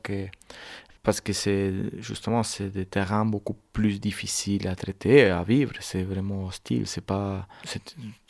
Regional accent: Buenos Aires, Argentina; French is a second language; moved away; je viens de Buenos Aires en Argentine.

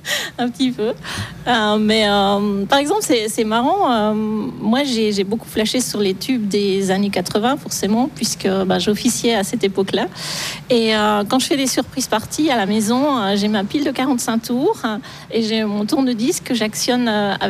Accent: Develier, Jura, Switzerland; moi, je ne suis pas française du tout. D'ailleurs … Je suis bourgeoise de Develier.

